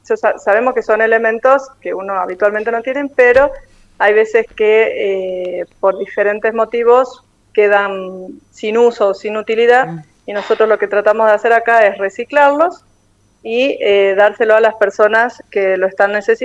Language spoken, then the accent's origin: Spanish; Argentina; nosotros que somos argentinos